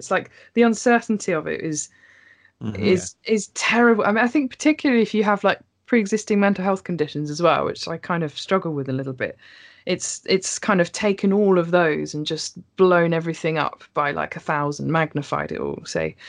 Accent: East of England, United Kingdom; now in Bristol, United Kingdom; I'm not even born and bred Bristol. I'm from Norfolk, so.

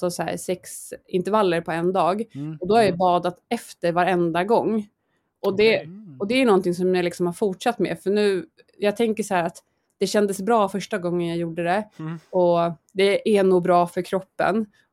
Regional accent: Stockholm, Stockholm County, Sweden; now in Jönköping, Sweden; Jag är från Stockholm och så nu bor jag i Jönköping.

